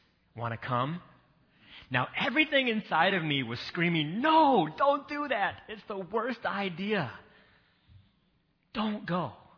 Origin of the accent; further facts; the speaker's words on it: Virginia, United States; And at one point, that area that I grew up in Virginia was all rural, all farm, but had been swallowed up by suburban sprawl.